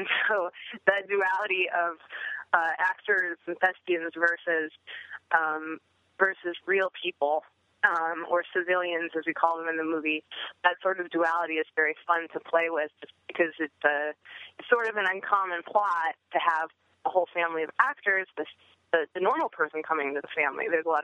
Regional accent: Iowa, United States; when I grew up in Iowa, didn't have access to film.

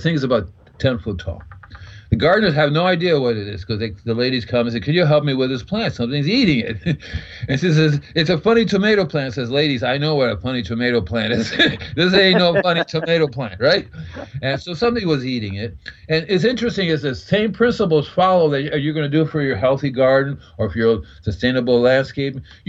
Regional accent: New York City, New York, United States; I'm New York City boy, so my dad's Cuban, my mother's Puerto Rican, and I'm American.

